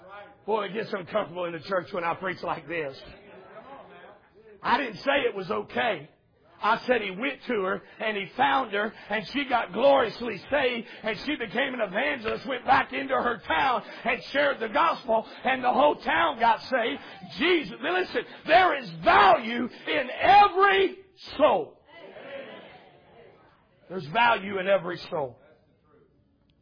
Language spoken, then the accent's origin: English; West Fork, Arkansas, United States; And I'm sitting here from West Fork, Arkansas, as Clark likes to call it, Rooster Pooed, Arkansas.